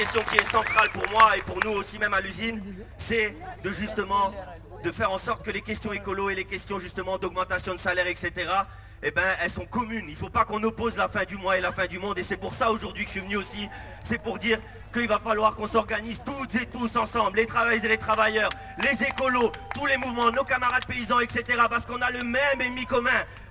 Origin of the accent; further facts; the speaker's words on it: Metz, Grand Est, France; Moi, je viens de Metz, de Moselle.